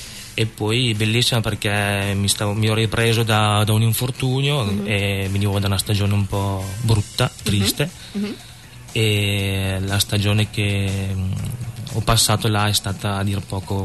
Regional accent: Parma, Emilia-Romagna, Italy; born there; io sono nato a Parma, ma dentro di me corre sangue al 100% terrone. Terronissimo.

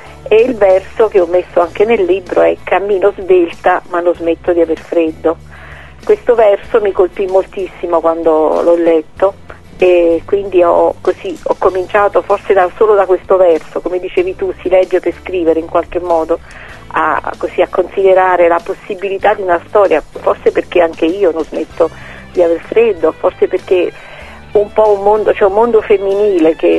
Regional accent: Avellino, Campania, Italy; Io sono appunto di Avellino, l'Irpinia è la mia terra

